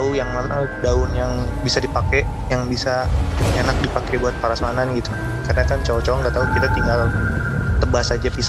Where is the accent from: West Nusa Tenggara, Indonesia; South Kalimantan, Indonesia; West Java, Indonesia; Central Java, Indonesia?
West Java, Indonesia; Kan kebetulan aku tuh orang Sunda